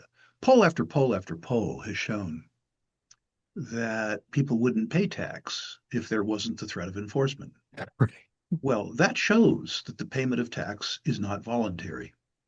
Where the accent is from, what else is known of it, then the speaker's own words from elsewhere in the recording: California, United States; born there; now in Washington, United States; I was born in the People's Republic of California